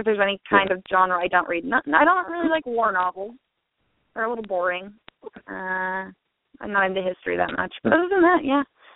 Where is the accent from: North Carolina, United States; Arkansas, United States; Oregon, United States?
Oregon, United States; Portland; I'm from Portland, Oregon, and we have Powell's here.